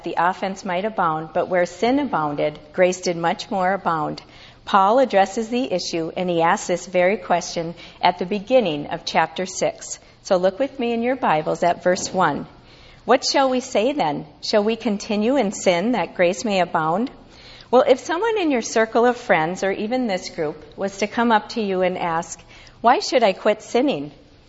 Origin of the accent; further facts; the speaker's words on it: Duluth, Minnesota, United States; I grew up in Duluth, Minnesota, and I'm still there now, frozen.